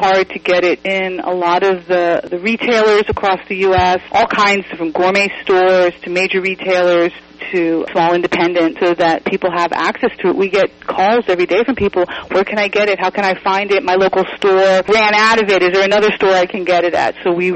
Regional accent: Miami, Florida, United States; moved away; But I'm not an original West Coaster, I'm an East Coaster or Southeast Coaster. From Florida, born and raised in Miami.

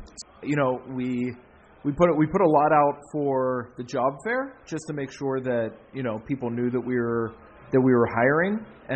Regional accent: Pittsburgh, Pennsylvania, United States; we're both from the Pittsburgh area.

